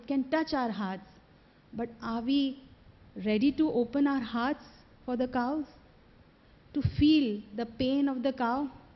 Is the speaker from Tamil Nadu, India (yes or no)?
no; Mumbai, Maharashtra, India; I was brought up in Mumbai city.